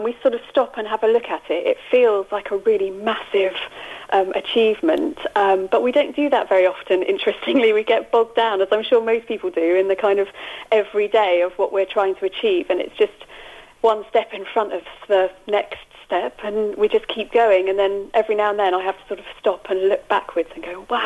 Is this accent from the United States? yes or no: no; United Kingdom; So we will be those Brits, I'm afraid.